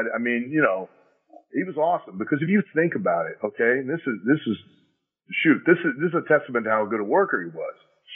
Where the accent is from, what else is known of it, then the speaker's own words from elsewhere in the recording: Lima, Ohio, United States; Yeah, I grew up in Lima